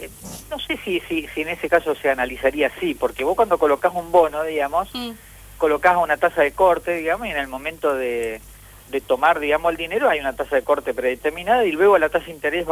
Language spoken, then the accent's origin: Spanish; Argentina; nosotros acá como argentinos